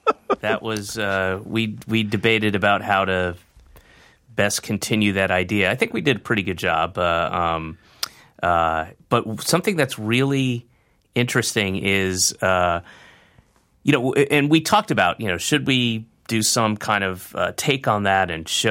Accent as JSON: {"language": "English", "region": "the South", "country": "United States", "tie": "born or raised there", "said": "I was raised Jewish in the South, in a heavily Baptist area"}